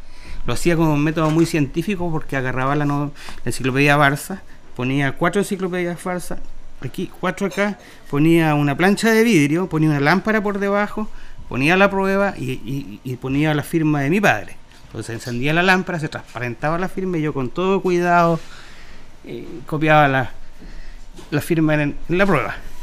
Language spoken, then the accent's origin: Spanish; Concepción, Biobío, Chile; yo nací en Concepción. Nací, viví y sigo viviendo en Concepción. En el año 1956, a las orillas de un río caudaloso, que es el Biobío, en un territorio muy lluvioso.